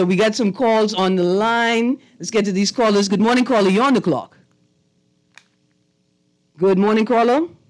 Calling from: Grand Bahama, Bahamas; We are listening from Grand Bahama.

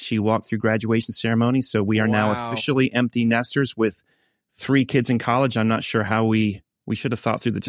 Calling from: Washington, District of Columbia, United States; I'm calling in from Washington, D.C., where I live with my wife and three kids.

